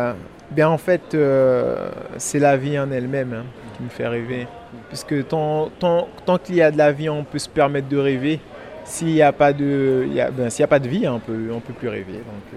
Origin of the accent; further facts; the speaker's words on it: French Guiana, France; Non, c'est la première fois parce que je suis de Guyane à la base.